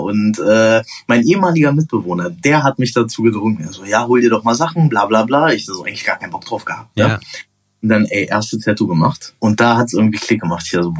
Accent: Göttingen, Lower Saxony, Germany; Ich komme aus Göttingen.

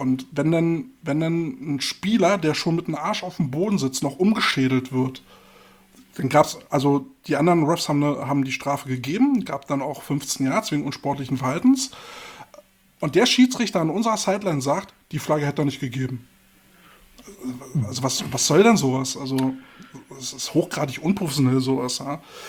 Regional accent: Berlin, Germany

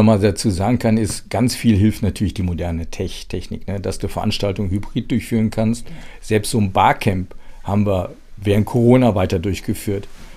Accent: North Rhine-Westphalia, Germany; Also ich komme aus dem Kölner Raum.

